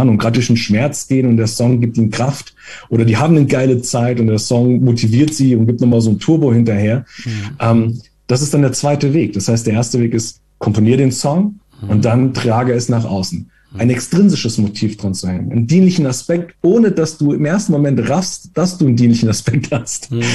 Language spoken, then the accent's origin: German; Italy; Ich versuche mich als Italiener kurz zu halten.